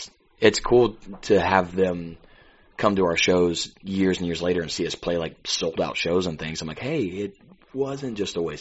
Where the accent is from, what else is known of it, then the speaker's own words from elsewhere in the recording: the South, United States; I'm from the Bible Belt, so yeah.